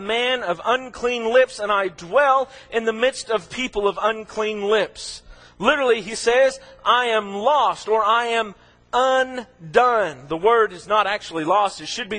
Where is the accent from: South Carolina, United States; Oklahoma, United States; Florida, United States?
Oklahoma, United States; I'm from Oklahoma. You know, Oklahoma is okay.